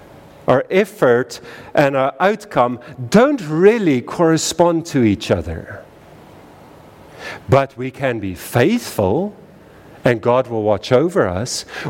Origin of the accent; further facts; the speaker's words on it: Rhineland-Palatinate, Germany; I'm from the Eifel. We love thunder.